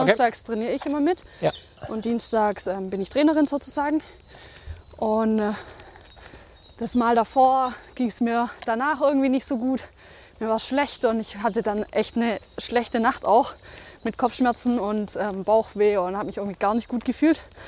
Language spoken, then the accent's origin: German; Breitenholz, Baden-Württemberg, Germany; ich werde dieses Jahr noch 30. ich komme aus Breitenholz, ein kleiner Ort zwischen Herrenberg und Tübingen.